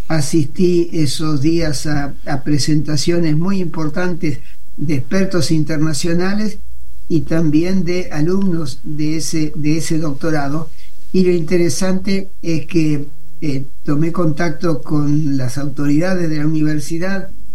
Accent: Argentina

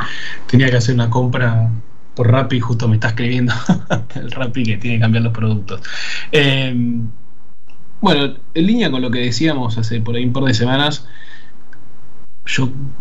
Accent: Argentina; A mí me frustra bastante como ciudadano argentino que esta sea la dirigencia que tenemos

